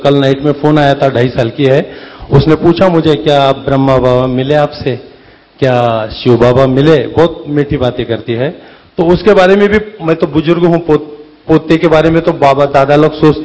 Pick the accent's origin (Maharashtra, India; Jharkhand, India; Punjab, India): Maharashtra, India; Aurangabad; और मैं औरंगाबाद महाराष्ट्र से आया हूँ।